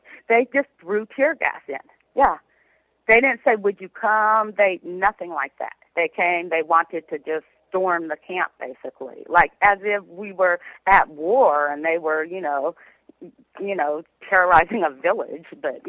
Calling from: Oakland, California, United States; Oh, thank you. I'm calling from Oakland.

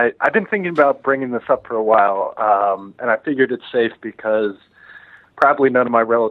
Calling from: Baltimore, Maryland, United States; from Baltimore.

